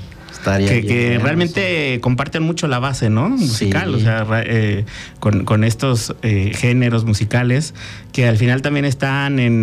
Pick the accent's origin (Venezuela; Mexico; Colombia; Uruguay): Mexico